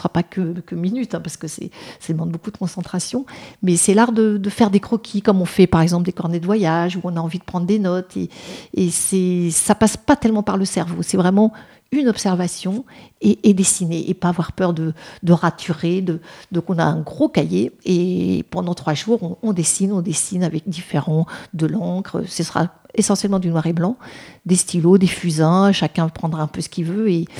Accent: Paris, Île-de-France, France; donc moi je suis parisienne et banlieusarde, donc le métro fait partie de ma vie.

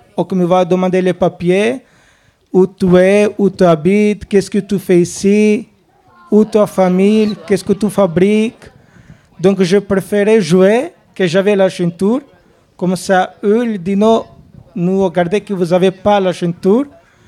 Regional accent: Kosovo; French is a second language; also born or lived in Italy; now in France; je suis du Kosovo, mais je n'ai pas les papiers du Kosovo. Je suis vécu à l'Italie. Mais il n'y a pas les papiers italiens. Donc, je ne sais pas même moi que je suis.

